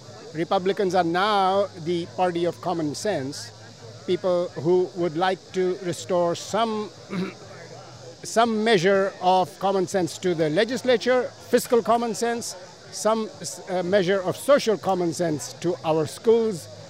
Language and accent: English; Naperville, Illinois, United States; I'm from Naperville, and I'm running for state rep in Illinois House District 41.